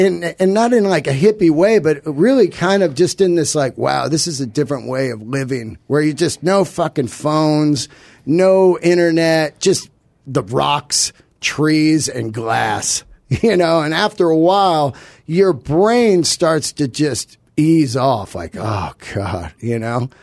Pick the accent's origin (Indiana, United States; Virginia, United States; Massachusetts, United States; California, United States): California, United States; And growing up in the Bay Area with all the Lloyd Wrights around there and Eichlers.